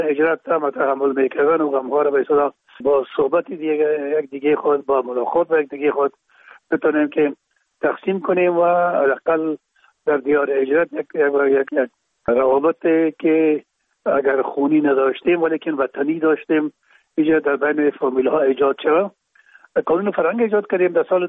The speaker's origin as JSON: {"language": "Persian", "region": "Kabul", "country": "Afghanistan", "tie": "born or raised there", "said": "در کابل، شهید کابل به دنیا آمدیم، از مدرک خانه کابل است"}